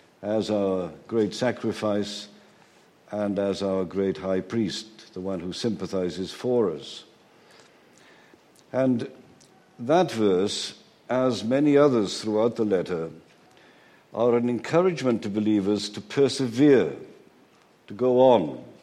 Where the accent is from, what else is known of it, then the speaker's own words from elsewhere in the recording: Wales, United Kingdom; accent: Welsh; And I hope you don't get too many difficulties with my Welsh accent.